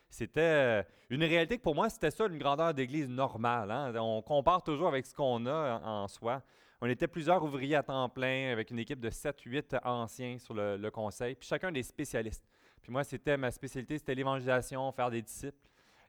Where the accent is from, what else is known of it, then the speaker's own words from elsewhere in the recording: Montreal, Quebec, Canada; c'est moi qui ai l'accent différent parce que je viens pas du lac Saint-Jean. Alors, pour certains, ils peuvent dire que je viens de Montréal. J'ai grandi à Montréal.